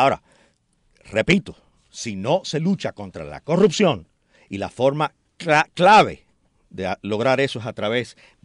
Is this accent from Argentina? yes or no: no; Cuba; Primero, Cuba no es China. Y los cubanos no somos chinos.